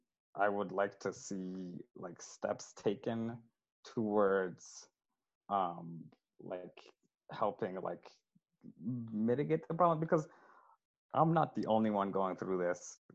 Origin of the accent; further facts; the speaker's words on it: Thailand; Yeah, I grew up in Thailand, yeah.